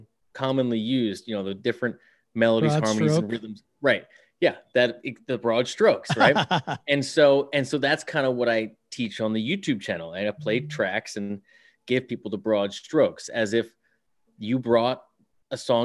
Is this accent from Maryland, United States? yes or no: yes; Baltimore, Maryland, United States; I grew up in Baltimore, been playing guitar my whole life.